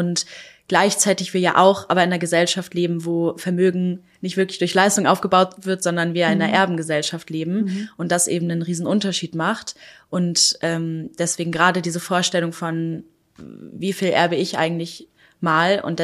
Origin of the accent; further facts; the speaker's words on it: Pankow, Berlin, Germany; ich bin in Pankow aufgewachsen. Pankow ist wahnsinnig progressive, weiße, akademische, liberale Öko-Viertel.